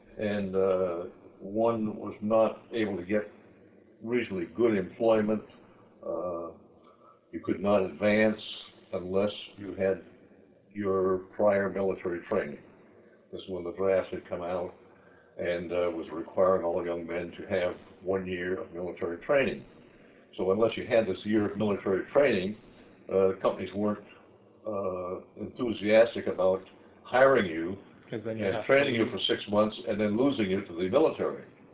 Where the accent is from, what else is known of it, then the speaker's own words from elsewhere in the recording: Boston, Massachusetts, United States; born there; I was born in Boston, Mass, 1917.